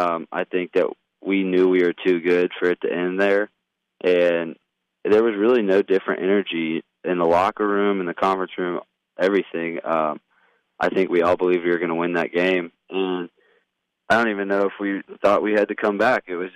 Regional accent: Nashville, Tennessee, United States; growing up in Nashville, watching Vanderbilt in the College World Series

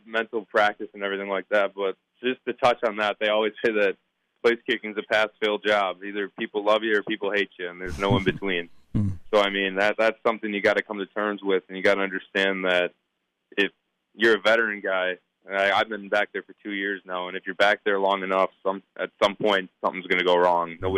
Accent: Wisconsin, United States; I'm from Wisconsin. I grew up watching all the games and everything like that.

